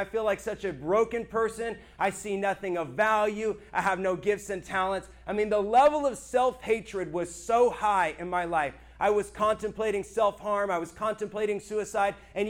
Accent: Florida, United States; I grew up in Florida, was stationed in Washington State in Tacoma, Washington.

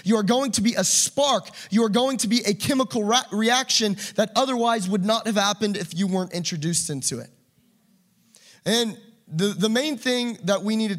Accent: United States; I'm an American, I just say what I want.

